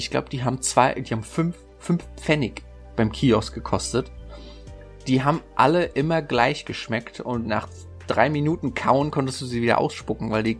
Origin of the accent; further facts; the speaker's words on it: Hesse, Germany; Ich bin ja Hesse.